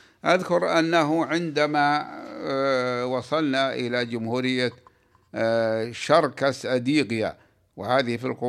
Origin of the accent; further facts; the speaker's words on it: Saudi Arabia; وناهيك بمساحة بلادنا السعودية